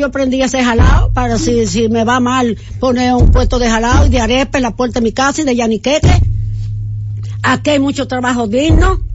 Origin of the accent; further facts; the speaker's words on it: Dominican Republic; No, yo lo que soy es dominicana consciente.